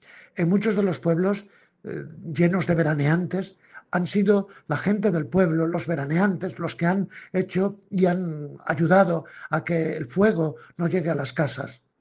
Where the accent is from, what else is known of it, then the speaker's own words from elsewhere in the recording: Castile and León, Spain; sé que tanto en mi tierra del Bierzo como en la Valduerna, como en tantos sitios de la diócesis